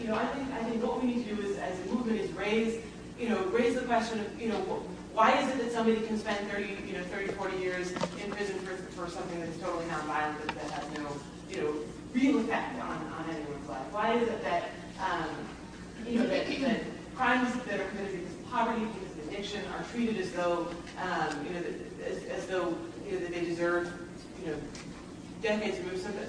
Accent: San Francisco, California, United States; I'm from San Francisco.

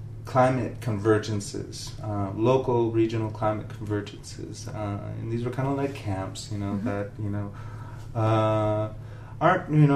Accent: Ecuador; moved away; And I'm originally from Ecuador, and, you know, my life's goal is to get back to my country

